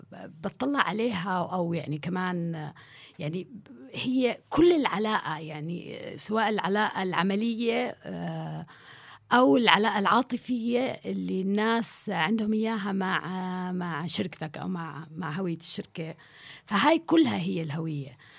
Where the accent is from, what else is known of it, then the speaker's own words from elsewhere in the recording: Saudi Arabia; now in Jordan; لأنه تربيت بالسعودية